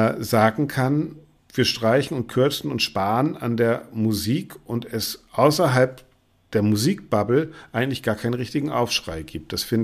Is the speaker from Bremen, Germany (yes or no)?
yes; Bremen, Germany; ihr habt immer gedacht, ich komme aus Bayern. Nee, ich komme aus Bremen.